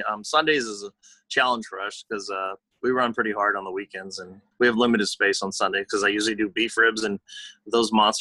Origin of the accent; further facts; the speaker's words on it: Crystal Beach, Texas, United States; also born or lived in Houston; So I was born in Houston, lived there till I was 12, and then we moved down to Crystal Beach, right across the ferry from Galveston.